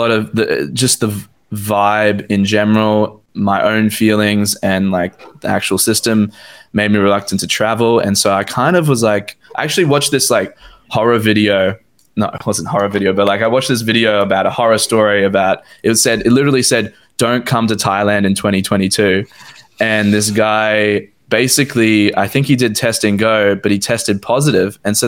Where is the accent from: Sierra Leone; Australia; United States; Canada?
Australia; But me as an Australian citizen, I had to apply to leave.